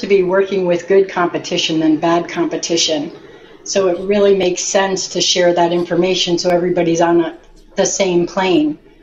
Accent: Northeast, United States; I grew up in the Northeast in a union environment

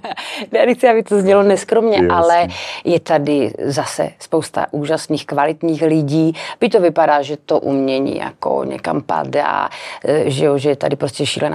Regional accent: Slovakia; Czech is a second language; i to, že jsem Slovenka

